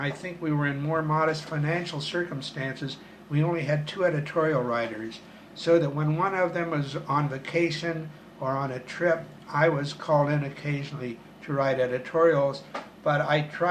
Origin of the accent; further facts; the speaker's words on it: Dayton, Ohio, United States; when I was growing up in Dayton, and maybe this will interest anybody in the Jewish community, I was the son of Russian immigrants who were religious